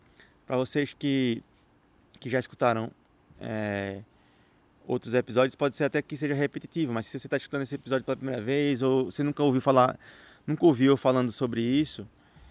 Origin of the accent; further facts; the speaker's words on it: Brazil; no Brasil, foi onde eu cresci, foi onde eu me criei